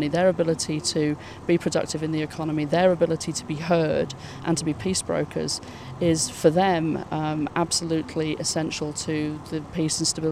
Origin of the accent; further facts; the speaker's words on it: United Kingdom; I mean, I'm British, but most of the women on the delegation are African women.